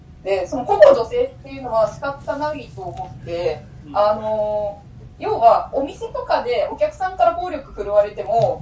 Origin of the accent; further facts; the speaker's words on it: Tottori, Japan; 離れたくせに私はまたここで帰ってきて、鳥取だったら歌歌ったらなんか鳥取県出身だからっていう理由で引きしてもらえて